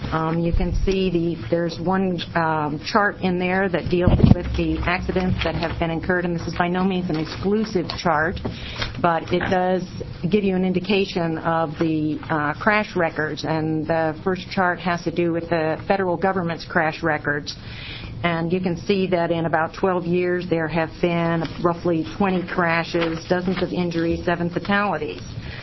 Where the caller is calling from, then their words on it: Jacksonville, Oregon, United States; And I come from Jacksonville, Oregon today, and appreciate the opportunity to address you about this issue.